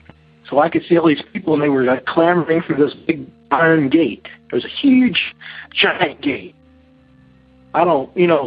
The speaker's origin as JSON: {"language": "English", "region": "Indiana", "country": "United States", "tie": "born or raised there", "lives_now": "Weatherford, United States", "said": "I'm from Weatherford, Texas. And I used to live in Indiana. I grew up there as a child."}